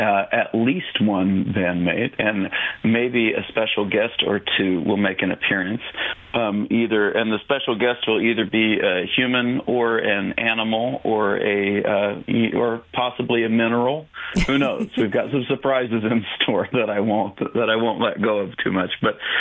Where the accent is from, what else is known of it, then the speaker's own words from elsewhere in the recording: Missouri, Arkansas, Kansas area, United States; I'm from a long ways off. I'm from Missouri, Arkansas, Kansas kind of area.